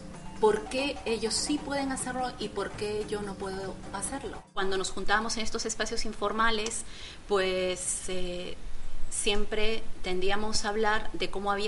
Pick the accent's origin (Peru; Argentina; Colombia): Peru; now in Spain; Soy una peruana que lleva 12 años viviendo aquí en Euskal Herria.